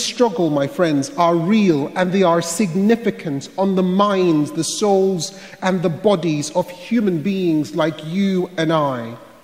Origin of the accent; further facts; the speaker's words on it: Nigeria; I myself, as a young boy growing up in Nigeria, questioned the meaning of my life for a long time.